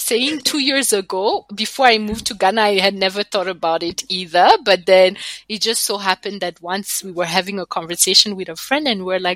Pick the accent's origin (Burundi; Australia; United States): Burundi; Because I feel like when we were growing up in Burundi, I could just walk and go to my friend's place down the road.